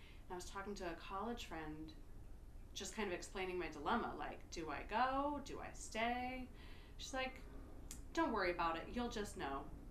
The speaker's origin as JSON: {"language": "English", "town": "Seattle", "region": "Washington", "country": "United States", "tie": "born or raised there", "said": "I grew up in Seattle."}